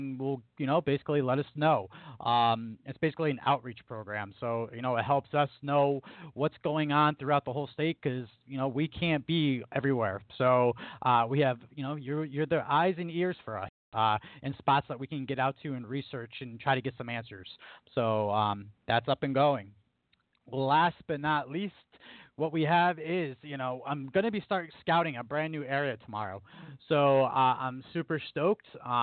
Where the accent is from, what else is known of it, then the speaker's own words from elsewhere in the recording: Albany, New York, United States; But, you know, we're from Albany, we're from New York.